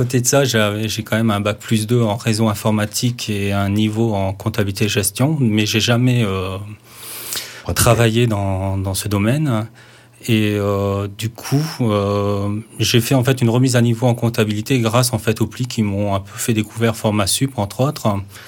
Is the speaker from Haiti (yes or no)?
no; northern France, France; je suis arrivé dans la région il y a à peu près 2 ans. Je viens du nord de la France.